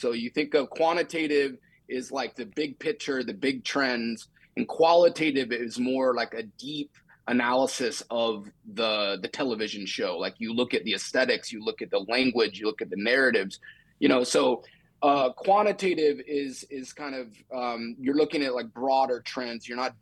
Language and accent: English; Utah, United States; I kind of grappled with the Mormon or the LDS versus non-LDS part growing up in Utah.